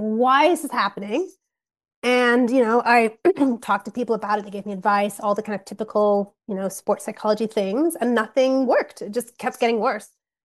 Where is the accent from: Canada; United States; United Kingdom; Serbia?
United Kingdom; England; my love of kind of cross country really traced back to the roots of growing up in England and galloping across the field.